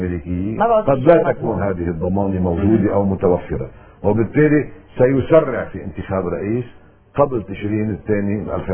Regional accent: Lebanon; ونحن كاعوان كمواطنين كلبنانيين مش مقدرين الوضع اللي نحن موجودين فيه

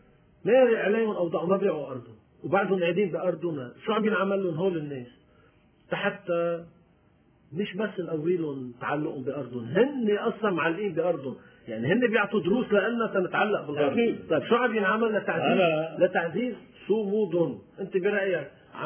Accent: Lebanon; أنت بكرة كلبناني نحن

